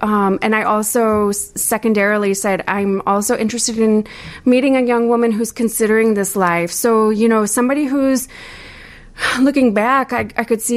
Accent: Rockford, Illinois, United States; also born or lived in Chicago; And I was from Chicago, but grew up near this community in Rockford, but didn't know it existed.

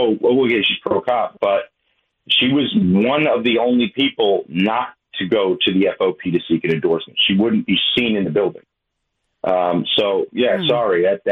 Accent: New York, United States; Look, I came from New York when Times Square was still Times Square.

